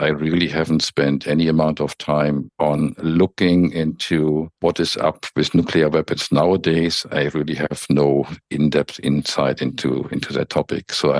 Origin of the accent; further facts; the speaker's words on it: Germany; accent: German; English is a second language; as you might guess from my accent, I'm from Germany.